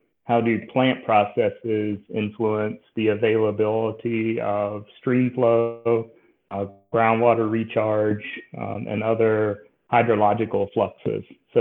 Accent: Charlotte, North Carolina, United States; So that's me. I actually grew up in Charlotte. My parents moved from Robeson County to Charlotte

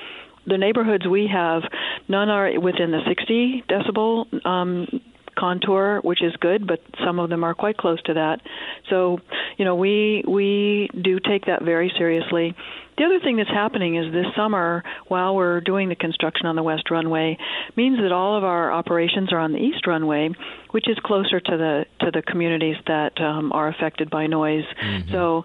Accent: Ethiopia; I grew up in Ethiopia, and it's very close to my heart.

